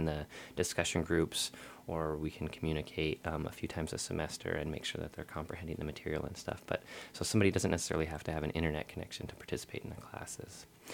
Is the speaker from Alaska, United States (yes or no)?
yes; Homer, Alaska, United States; It's pretty funny every time I tell people that either I'm from Homer or that when I was in Homer that I'm going to Sitka.